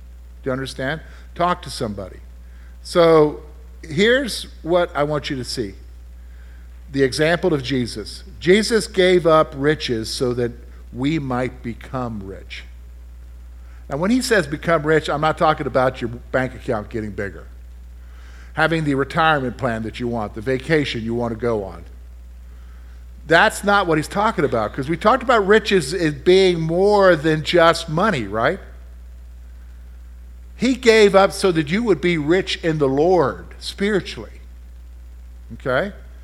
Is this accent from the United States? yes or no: yes; the South, United States; because I was from the South and everybody in the South wore a suit, I wore a suit